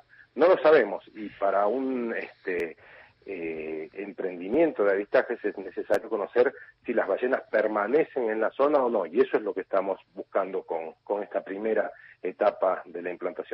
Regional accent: Rosario, Santa Fe, Argentina; born there; No, soy nacido en Rosario.

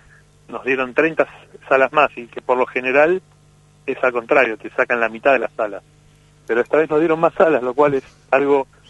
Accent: Argentina; que hayamos ganado ese premio como película, como argentino.

